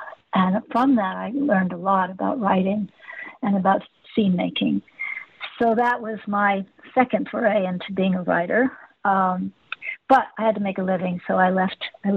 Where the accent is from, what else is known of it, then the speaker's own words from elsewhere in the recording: Hollywood, California, United States; And from that, I started working in Hollywood. I grew up in Hollywood.